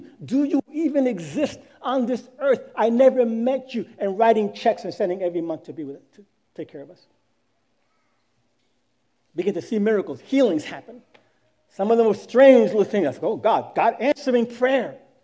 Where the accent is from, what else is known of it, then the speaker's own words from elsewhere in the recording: Brooklyn, New York, United States; listen, coming from Brooklyn, I'm from Brooklyn